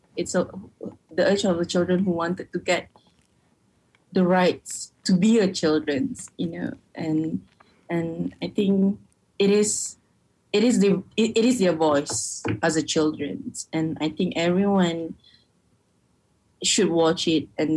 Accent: Malaysia; this is how privileged I am as a person, as a Malaysian.

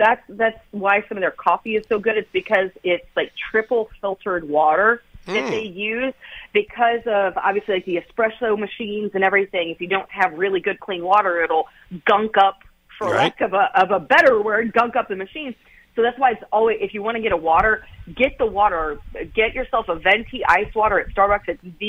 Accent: New Albany, Indiana, United States; However, if I can't get back to New Albany and get Norma's sweet tea, which I made sure I got plenty of when I was home for Thanksgiving

